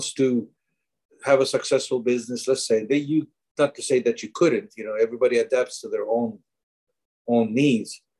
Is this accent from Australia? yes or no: no; Kuwait; if I was back home, let's just say, when I was raised in Kuwait, okay?